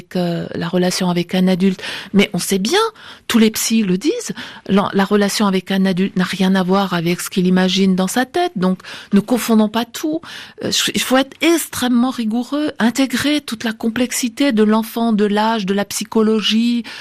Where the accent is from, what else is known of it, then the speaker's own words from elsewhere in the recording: France; Chez nous en France, on n'a pas tort non plus de dire